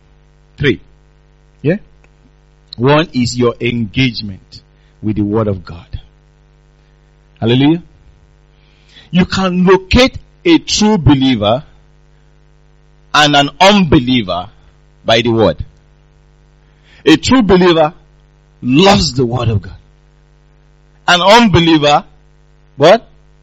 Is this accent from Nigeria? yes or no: yes; Nigeria; Like, for example, I come from Nigeria originally.